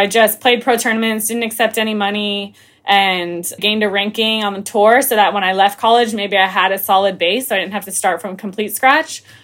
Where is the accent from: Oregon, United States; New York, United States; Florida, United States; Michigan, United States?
Florida, United States; Marco Island; I'm from Marco Island, a very small town in Florida.